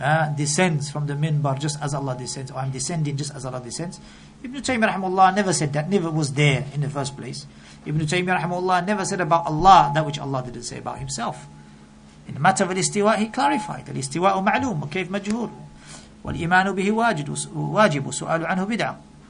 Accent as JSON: {"language": "English", "country": "Morocco", "said": "Because when he found out that we're from Morocco, he said, tell Maghrawi, look straight away."}